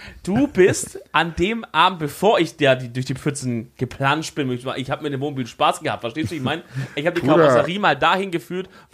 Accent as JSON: {"language": "German", "town": "Stuttgart", "region": "Baden-Württemberg", "country": "Germany", "lives_now": "North Rhine-Westphalia, Germany", "said": "ich komme aus Stuttgart, eigentlich gebürtig, habe ich hier in NRW mit dem Thema Brezeln."}